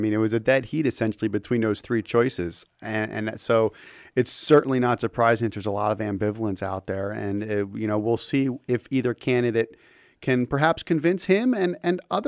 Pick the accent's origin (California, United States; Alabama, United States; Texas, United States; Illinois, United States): California, United States; I come from California, where you can have a dozen on any given ballot.